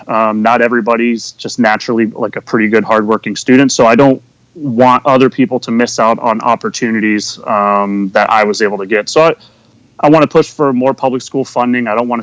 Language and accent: English; Maine, United States; where I grew up in Maine, it was very small, and the kids who went to college, then they left the state and didn't come back.